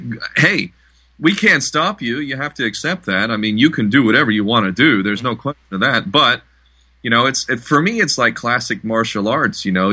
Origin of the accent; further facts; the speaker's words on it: Hawaii, United States; I'm a Hawaiian national.